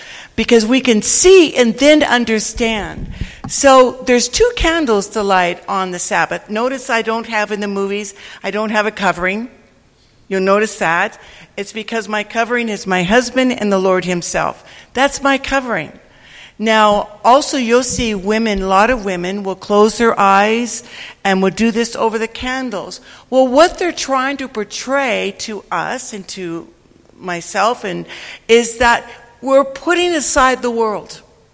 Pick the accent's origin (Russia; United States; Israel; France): Israel; See, we're from Israel. We don't know how to do this.